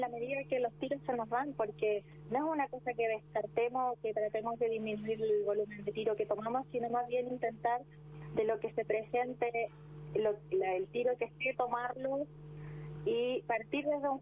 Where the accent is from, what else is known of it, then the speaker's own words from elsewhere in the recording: Osorno, Los Lagos, Chile; Soy de Osorno, región de Los Lagos, que queda en paralelo a Bariloche.